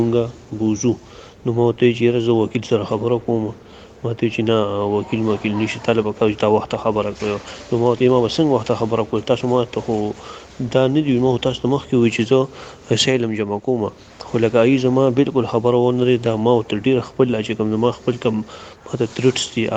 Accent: Peshawar, Khyber Pakhtunkhwa, Pakistan; زه د پېښور رسیدونکو یم او مطلب دا چې پښتون یم

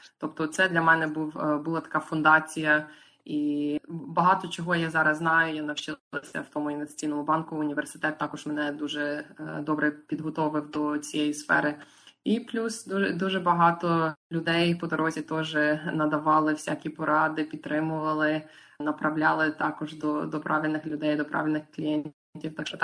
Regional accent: Canada; moved away as an adult; also born or lived in Lviv, Ukraine / United States; now in Australia; Сама я родом зі Львова, я народилась в маленькому містечку Цедубляни. На той час там було десь 8 тисяч людей населення. І коли мені було 6 років, я виїхала з України і приїхала в Канаду. Я виросла в Канаді

